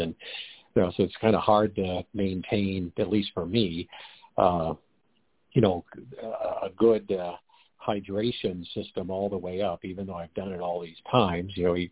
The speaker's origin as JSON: {"language": "English", "town": "Colorado Springs", "region": "Colorado", "country": "United States", "tie": "born or raised there", "moved": "yes", "said": "So we always go to Colorado Springs every year, which I mentioned earlier, that's my hometown. It's where I grew up."}